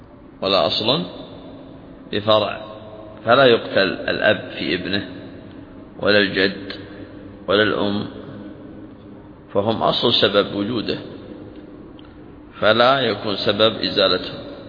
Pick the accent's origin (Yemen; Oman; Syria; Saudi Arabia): Saudi Arabia; كما هو جاري العمل عليه عندنا في المملكة العربية السعودية